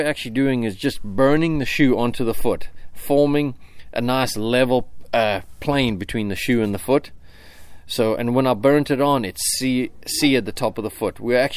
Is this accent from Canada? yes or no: no; South Africa; now in United States; So I came originally from South Africa, and I came to horseshoeing school in Shelbyville.